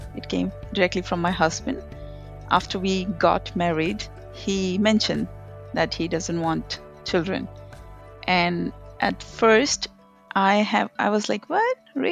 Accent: India; I'm from India.

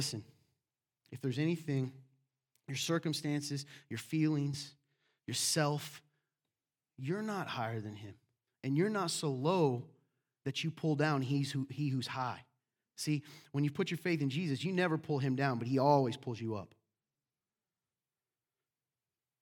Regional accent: the South, United States; You're right. I'm from the South. I can do that. My cousins that are watching are angry. Anyway, we do sound like that.

